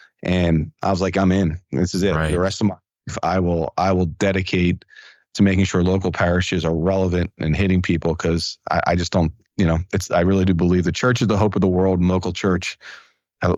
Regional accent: Philadelphia, Pennsylvania, United States; Yeah, I mean, I grew up in Philadelphia, outside Philadelphia. So I like to say I grew up Philly Catholic.

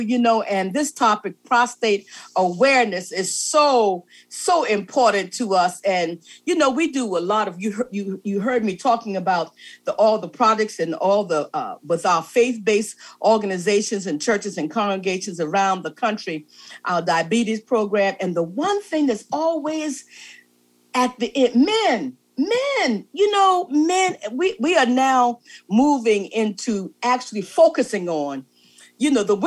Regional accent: South Carolina, United States; I'm in and out of South Carolina all the time because, you know, I'm from the Low Country and I just love the Low Country.

